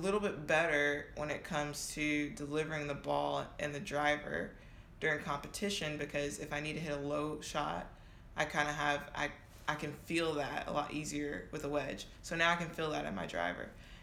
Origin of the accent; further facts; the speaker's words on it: Louisiana, United States; And I think it's just, you know, it can only relate to my Louisianians